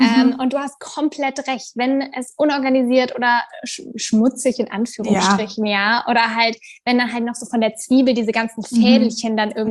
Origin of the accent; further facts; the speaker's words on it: Germany; now in Tel Aviv, Israel; Ich lebe ja in Tel Aviv, bin ursprünglich aus Deutschland, aber ich lebe schon seit vielen Jahren in Tel Aviv.